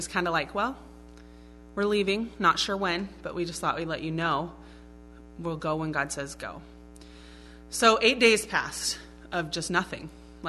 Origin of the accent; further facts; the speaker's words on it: Colorado, United States; also born or lived in Southern California; now in Maine, United States; I grew up in Colorado, where the sun shines more than any other place in the United States.